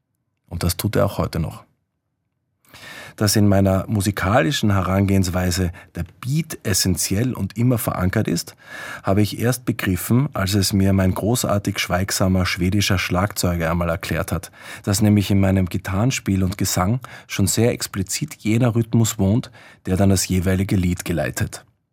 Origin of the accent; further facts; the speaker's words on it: Innsbruck, Tyrol, Austria; Ich komme aus Innsbruck.